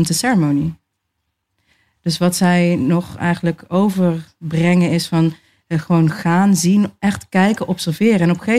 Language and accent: Dutch; North Brabant, Netherlands; Ik ben in Brabant opgegroeid en het was voornamelijk blanke mensen om me heen.